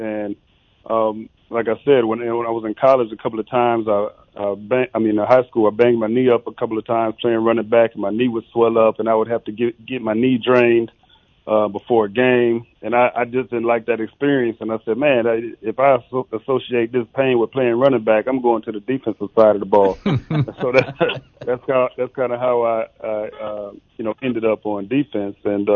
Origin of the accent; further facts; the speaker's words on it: Fremont, Ohio, United States; I grew up in Northwest Ohio, Fremont, Ohio.